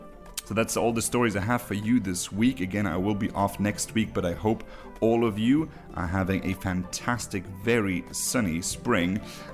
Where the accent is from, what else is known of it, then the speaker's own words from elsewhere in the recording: Luxembourg; some of you may know that I'm from Luxembourg, where public transport is free of charge